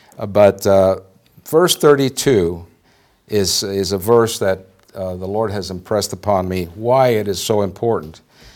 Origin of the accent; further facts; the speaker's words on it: Texas, United States; born there; now in Indianapolis, United States; because we're not originally from Indiana. I was born in Texas.